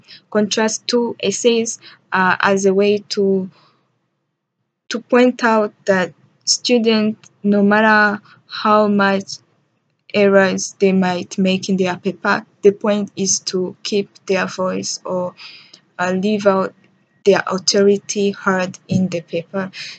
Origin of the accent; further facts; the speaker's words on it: Rwanda; I grew up in Rwanda and I really had a different education system compared to the one I'm having here in college.